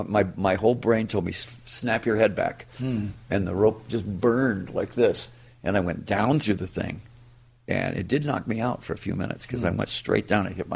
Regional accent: Detroit, Michigan, United States; First of all, it's my hometown.

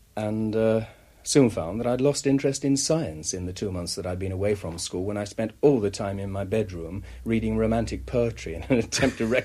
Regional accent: Leicester, East Midlands, United Kingdom; I'm from the Midlands, from Leicester.

